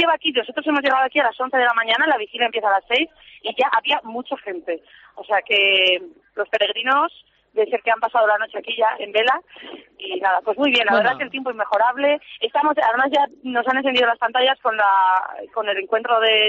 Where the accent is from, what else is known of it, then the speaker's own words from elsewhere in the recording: El Salvador; yo soy de El Salvador, entonces el clima es lo que más extraño de El Salvador.